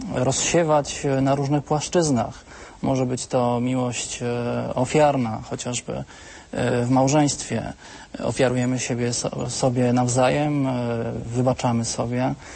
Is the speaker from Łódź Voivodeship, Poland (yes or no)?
yes; Brzeziny, Łódź Voivodeship, Poland; a pochodzimy z miasta Brzeziny koło Łodzi